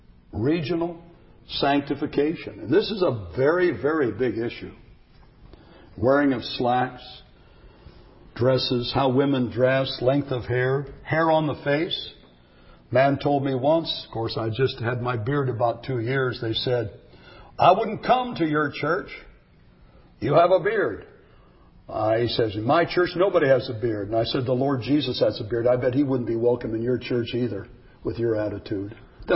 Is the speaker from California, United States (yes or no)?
yes; California, United States; I'm from California, you see. And California, no deacon could smoke in the church.